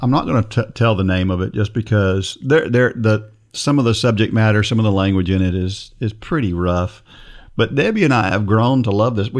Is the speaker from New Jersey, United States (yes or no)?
yes; New Jersey, United States; And I grew up in New Jersey when I was a kid, you know.